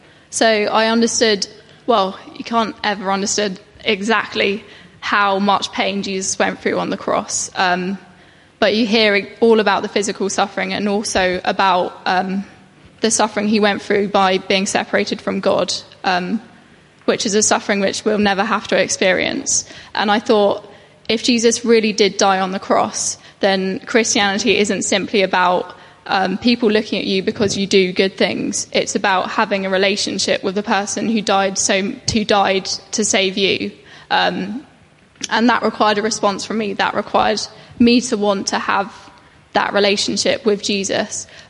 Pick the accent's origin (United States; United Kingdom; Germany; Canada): United Kingdom; Clapham, London; I grew up in Clapham, which is in London. It's nowhere near Clapham Junction, in case you're wondering. But we moved to Wallington when I was 9